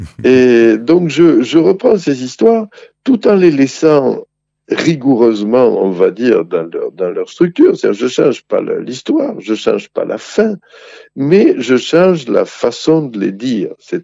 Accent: Occitanie, France; Moi, je suis de la Haute-Ariège, dans un pays où la télé est arrivée un peu tard.

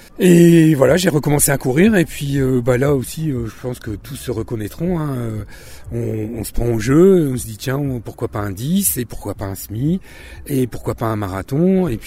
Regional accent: Lille, Hauts-de-France, France; Ouais, je viens de Lille, qui n'est pas réputée pour être une terre de trail, le plat pays.

